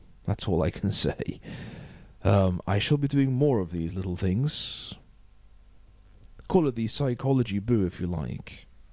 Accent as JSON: {"language": "English", "town": "Liverpool", "region": "North West England", "country": "United Kingdom", "said": "I'm missing Liverpool. It's where I'm from."}